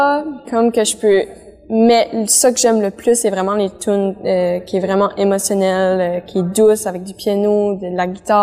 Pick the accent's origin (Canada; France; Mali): Canada; accent: Acadian French; first language French; C'est ma langue maternelle, donc ça me représente moi. J'ai un petit accent... De français acadien parfois